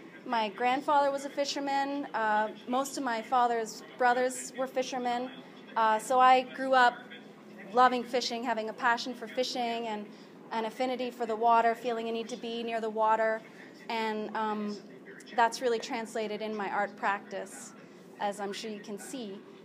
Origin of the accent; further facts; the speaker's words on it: Cape Breton, Nova Scotia, Canada; Susan mentioned I'm from Canada. I grew up on the east coast of Canada.